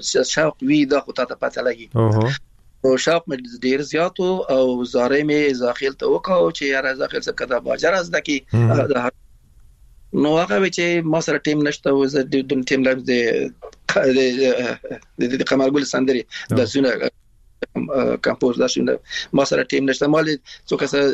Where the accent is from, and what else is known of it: Afghanistan; now in Iran